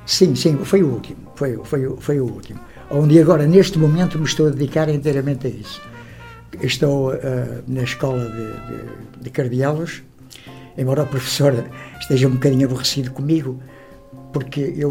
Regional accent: Viana do Castelo, Portugal; Eu, a minha terra é Viana também

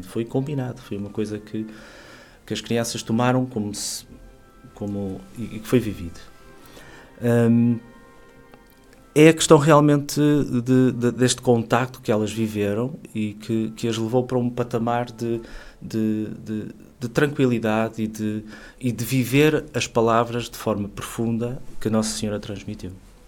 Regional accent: Ponte de Lima, Norte, Portugal; now in Viana do Castelo, Portugal; Curioso eu vir viver para esta paróquia de Nossa Senhora de Fátima, que eu não sou natural de Viana, sou de Ponte Lima

